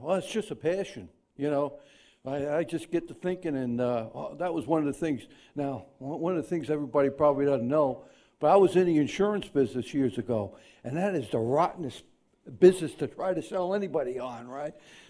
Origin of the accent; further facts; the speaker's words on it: New York, United States; moved away as an adult; now in Isle of Man; I grew up, obviously, I'm not a Manxie yet, but, you know, I grew up in New York.